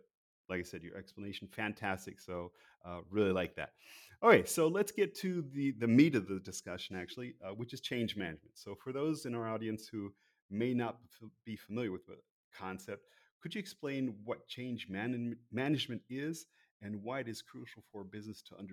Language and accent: English; United States; I call it soccer. I'm American.